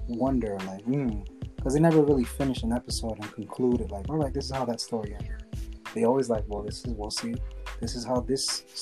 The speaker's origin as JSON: {"language": "English", "town": "Corona", "region": "New York", "country": "United States", "tie": "born or raised there", "said": "I grew up in Corona. I live one station away from the stadium."}